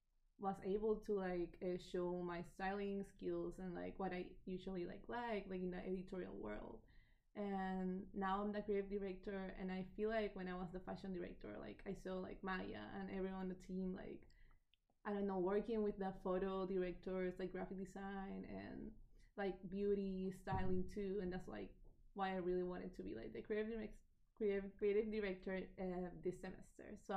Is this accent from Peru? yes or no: yes; Lima, Peru; English is a second language; now in United States; And I'm actually from Lima, Peru.